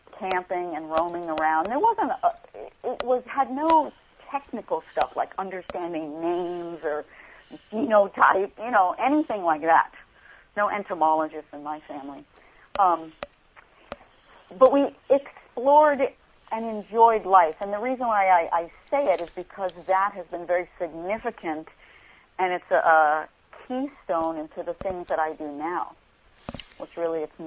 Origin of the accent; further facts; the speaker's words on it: New Jersey, United States; born there; Okay, well, I was born in New Jersey.